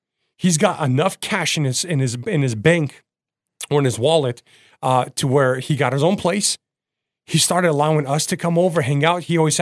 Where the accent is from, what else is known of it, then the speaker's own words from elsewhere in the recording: Portland, Oregon, United States; I'm from Portland, Oregon. So the Oregon Trail mm-hmm. was huge for me.